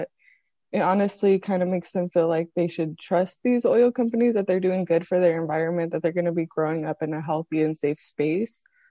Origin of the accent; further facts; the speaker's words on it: Sacramento, California, United States; I'm from Sacramento, California. So when I was growing up, I wasn't aware of oil drilling near my area until I moved to UCLA